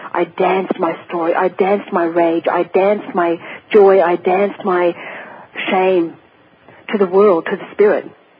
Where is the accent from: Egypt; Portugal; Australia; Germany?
Australia; now in Sedona, United States; I came here from Australia to Sedona, Arizona.